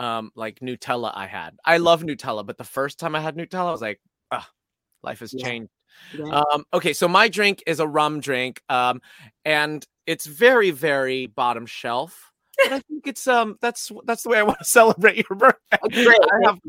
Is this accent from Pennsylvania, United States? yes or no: yes; Philadelphia, Pennsylvania, United States; as a Philadelphian and as a person who teaches in schools and a lover of comedy